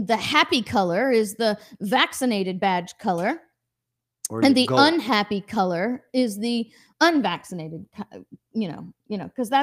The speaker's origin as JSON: {"language": "English", "region": "Florida", "country": "United States", "said": "When we tell people we are from Florida, people are always like, oh, you're from free Florida."}